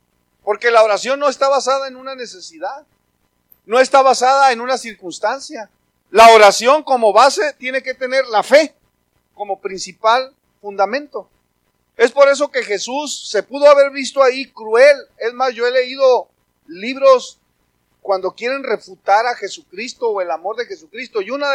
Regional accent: Mexico; porque los judíos igual eran batallosos como los mexicanos, somos batallosos.

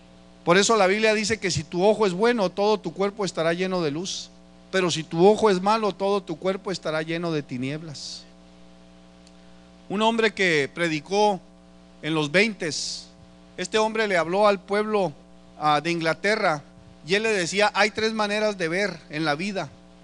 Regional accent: Mexico; no se los voy a decir como psicólogo, sino como mexicano

